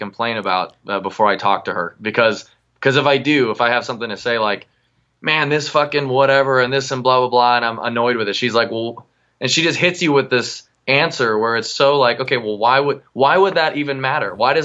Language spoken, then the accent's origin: English; Las Vegas, Nevada, United States; I grew up in Vegas, obviously.